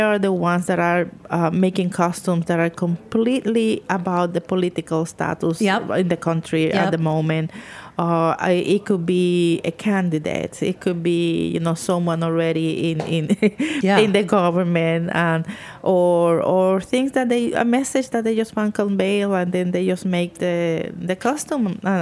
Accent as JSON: {"language": "English", "region": "New York", "country": "United States", "said": "But because I'm a New Yorker and I'm, yeah, you know, I'm gonna be here"}